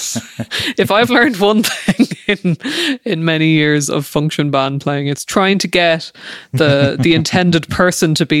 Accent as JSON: {"language": "English", "country": "Ireland", "said": "Part of me wants to say no more, because as an Irish person, I definitely get what that can mean."}